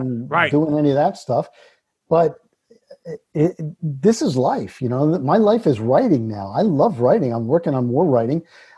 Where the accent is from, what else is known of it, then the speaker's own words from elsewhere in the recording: New Jersey, United States; I grew up on the ocean. I grew up in Jersey on the shore.